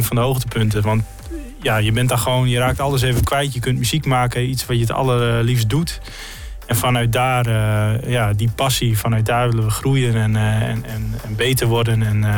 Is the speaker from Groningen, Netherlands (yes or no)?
yes; Groningen, Netherlands; En ja, we komen hier uit Groningen. Repeteren hier ook in Groningen.